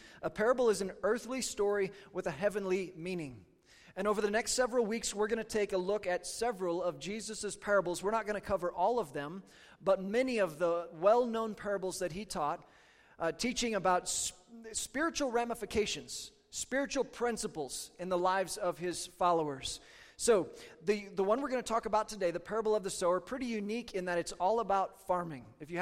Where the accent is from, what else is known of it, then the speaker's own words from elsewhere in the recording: Kansas, United States; My home state is Kansas, and you pronounce it Kansas, just like that.